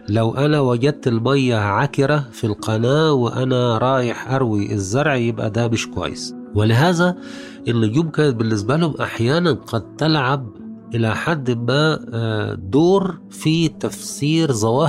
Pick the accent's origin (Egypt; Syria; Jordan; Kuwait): Egypt; إحنا عندنا في مصر أقدم مرصد فلكي على الإطلاق في العالم كله